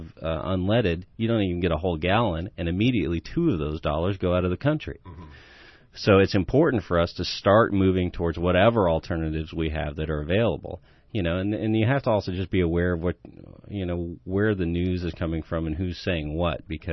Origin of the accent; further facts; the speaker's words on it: California, United States; because, you know, we're from California, and that's something that's going on there.